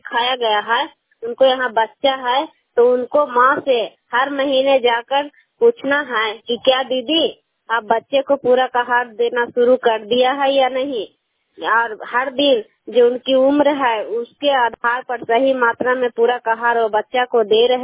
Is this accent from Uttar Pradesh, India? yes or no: no; Bihar, India